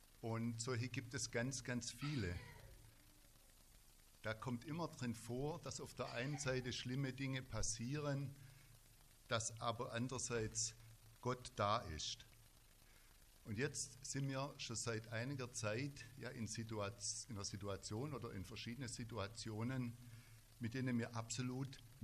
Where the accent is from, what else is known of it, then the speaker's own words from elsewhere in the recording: Herbrechting, Baden-Württemberg, Germany; ich komme aus Herbrechting